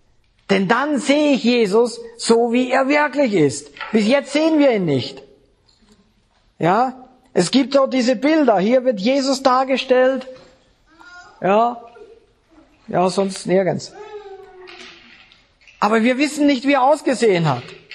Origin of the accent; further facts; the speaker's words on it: Bregenz, Vorarlberg, Austria; born there; Oh, dabei bin ich Österreicher. Dabei bin ich sogar noch in Bregenz geboren.